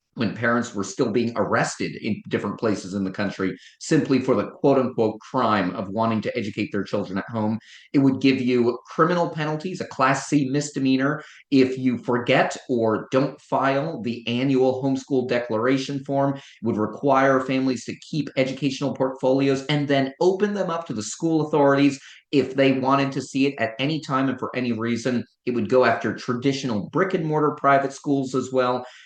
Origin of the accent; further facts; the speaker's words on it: Virginia, United States; my home state in Virginia